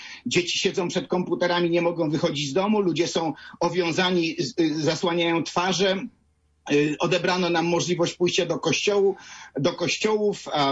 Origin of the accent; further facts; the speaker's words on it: Poznań, Greater Poland Voivodeship, Poland; ja również jestem poznaniakiem. Czuję się bardzo mocno związany z Wielkopolską.